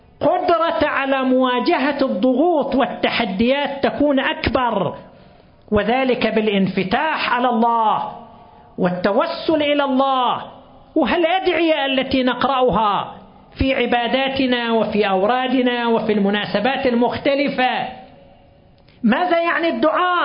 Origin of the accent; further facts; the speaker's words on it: Qatif, Eastern Province, Saudi Arabia; عندنا في القطيف